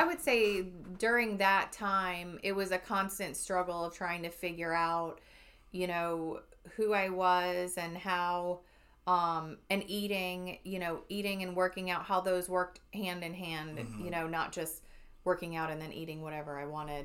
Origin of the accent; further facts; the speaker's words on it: Florida, United States; Oh no, I'm from South Florida.